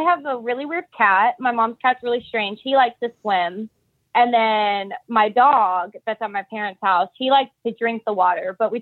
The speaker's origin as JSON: {"language": "English", "region": "the South", "country": "United States", "said": "So I don't know if you can tell, but I'm from the South, as I like almost said."}